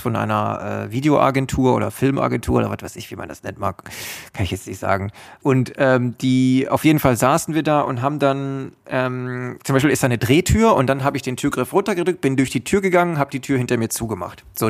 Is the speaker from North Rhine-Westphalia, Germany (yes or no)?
no; Baden-Württemberg, Germany; Weil da, wo ich herkomme, da sagt man China. Im Schwabeländle, da sagt man China.